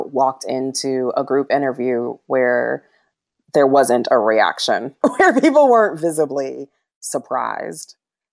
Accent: Toledo, Ohio, United States; I did not. I grew up in Toledo, Ohio.

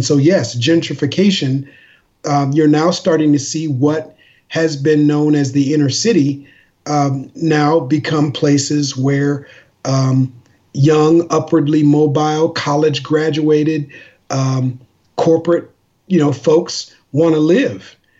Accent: Minneapolis, Minnesota, United States; I grew up in Minneapolis, Minnesota, you know, when I was growing up in Minneapolis, it was still at a time where the city was becoming more and more integrated in particular neighborhoods

